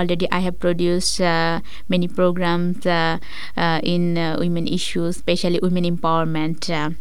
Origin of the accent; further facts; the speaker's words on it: Bangladesh; I am from Bangladesh and our language is Bangla.